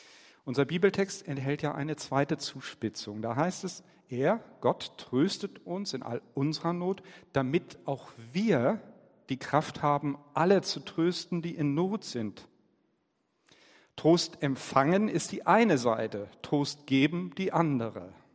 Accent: Hamburg, Germany; Hamburg ist meine Geburtsstadt und ich bin mit dem Verein groß geworden.

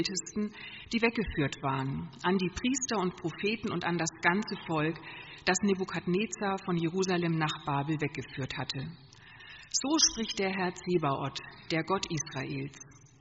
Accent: Bavaria, Germany; er ist ja auch Franke

